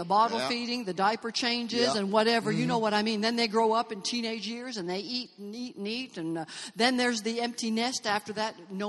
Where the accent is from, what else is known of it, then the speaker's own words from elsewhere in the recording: Canada; moved away as an adult; now in Memphis, United States; And said, oh, my gosh, I came from Canada. I had to leave all my family, all my friends. I had to leave my teaching career. I had to just leave everything. And here I moved to Memphis.